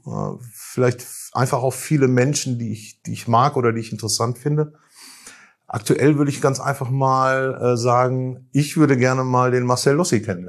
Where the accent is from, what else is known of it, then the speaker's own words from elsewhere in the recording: Herford, North Rhine-Westphalia, Germany; Herford, gebürtiger Westfale.